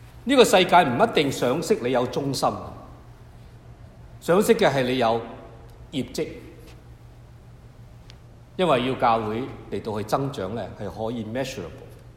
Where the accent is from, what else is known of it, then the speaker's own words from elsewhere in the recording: United States; 我哋美國人嘅觀念都係咁樣啦，係咪啊？